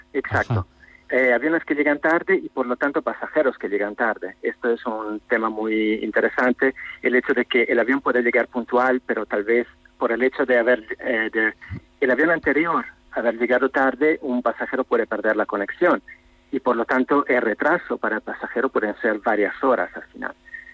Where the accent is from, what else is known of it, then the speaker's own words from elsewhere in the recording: Italy; Spanish is a second language; Somos varios italianos, curiosamente, trabajando allí